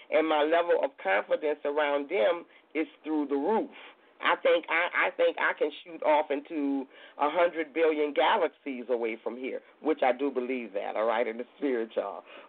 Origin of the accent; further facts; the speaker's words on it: Louisiana, United States; now in California, United States; and I'm from Louisiana, and in Louisiana, you go there to visit, and you sitting on the porch